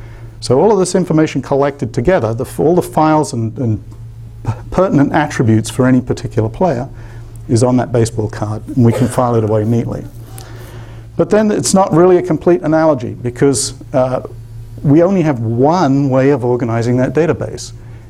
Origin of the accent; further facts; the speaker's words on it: United Kingdom; now in United States; I never collected baseball cards because I grew up in the United Kingdom, but if I'd have been here, I would have collected them.